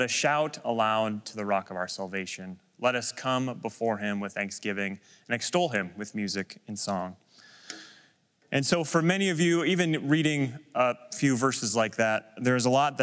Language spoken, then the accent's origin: English; Midwest, United States; maybe I'm just me being that growing up in the Midwest